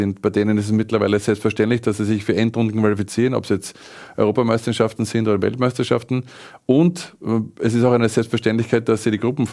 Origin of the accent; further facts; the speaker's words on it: Austria; weil wir immer als Österreicher jahrelang nicht mehr nach Deutschland geschielt haben.